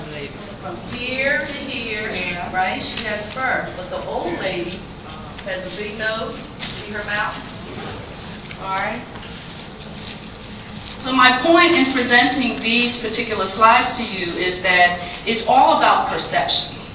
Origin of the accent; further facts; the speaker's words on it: New York City, New York, United States; I'm originally from New York as well, and I remember the homeless being folks on the Bowery.